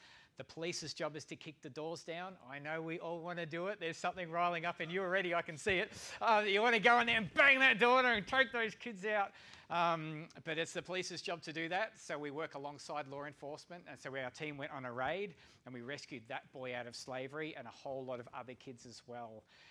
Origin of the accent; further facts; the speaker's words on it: Melbourne, Victoria, Australia; I grew up in Melbourne, in Australia, went to school here.